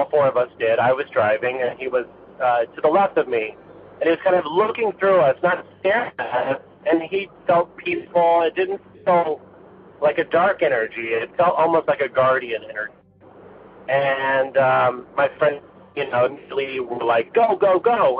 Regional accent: Marietta, Georgia, United States; I'm from Atlanta, Georgia, from the suburbs of Atlanta, from a small town called Marietta. Live very close to Kennesaw Mountain

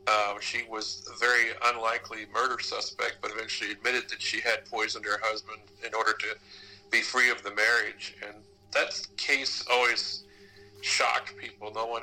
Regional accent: Goshen, Indiana, United States; Yeah, when I was growing up in Goshen, the case that everybody still talked about

